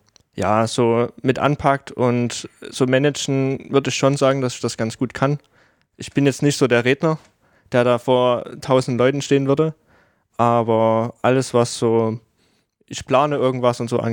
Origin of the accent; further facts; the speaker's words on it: Wüstenbrand, Saxony, Germany; Genau, ich komme aus Wüstenbrand. Das ist ein kleiner Ortsteil davon.